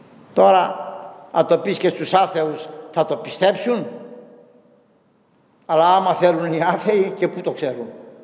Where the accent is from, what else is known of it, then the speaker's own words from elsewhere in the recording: Chios, North Aegean, Greece; Εκεί στο χωριό μου, στη Χίο, στα βόρεια μέρη